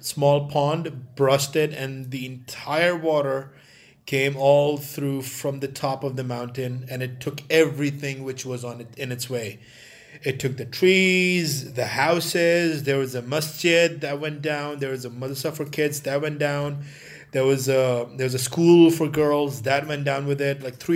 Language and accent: English; Pakistan; So this is like firsthand climate change side effect, which I experienced as a Pakistani in Pakistan.